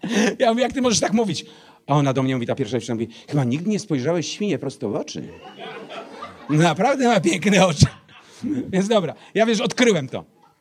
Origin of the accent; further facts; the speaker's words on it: Elbląg, Warmian-Masurian Voivodeship, Poland; born there; A ty gdzie się urodziłeś? W Elblągu.